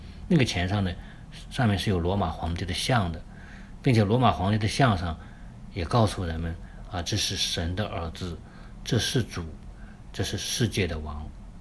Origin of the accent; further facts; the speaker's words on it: China; 我们中国人的话是被人看作清流的